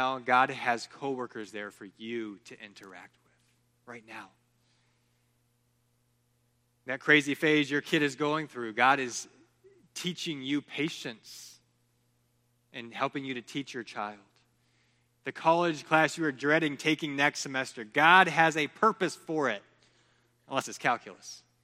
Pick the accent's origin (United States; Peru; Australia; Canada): Peru; Lima; I grew up in Lima, Peru, which was 8 million people.